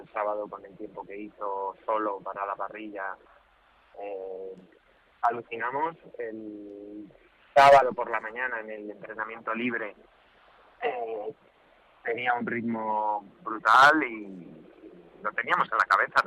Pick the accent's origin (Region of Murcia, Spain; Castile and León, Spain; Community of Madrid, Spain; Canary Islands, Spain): Community of Madrid, Spain; Madrid; los dos somos de Madrid